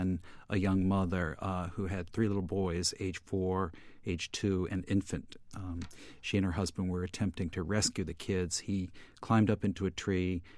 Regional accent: Norwich, Connecticut, United States; Well, actually, I grew up in Norwich, Connecticut

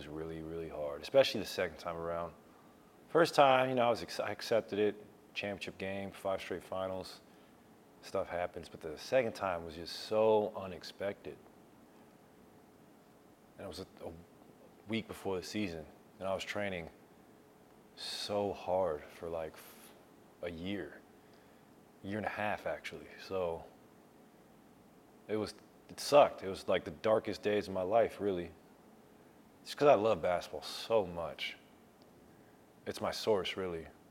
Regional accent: California, United States; also born or lived in Oregon; I grew up in Oregon. I grew up in Cali, California, so nature has always been a part of my life, luckily for me.

